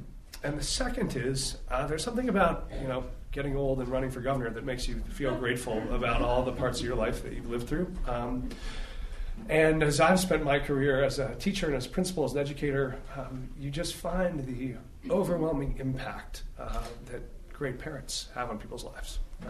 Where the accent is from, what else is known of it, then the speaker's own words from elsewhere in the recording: Vail, Colorado, United States; I grew up in Vail, and so my family's been on the Western Slope for about 40 years.